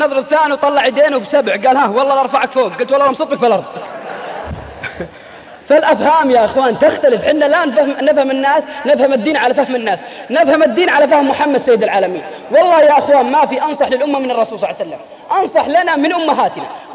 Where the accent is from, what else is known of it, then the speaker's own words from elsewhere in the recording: Al-Qassim, Saudi Arabia; عندنا في القصيم انا رايت بعيني،